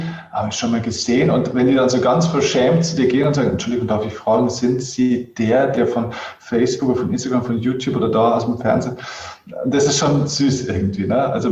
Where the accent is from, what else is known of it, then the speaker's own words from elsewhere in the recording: Bavaria, Germany; ich bin sogar aus Niederbayern.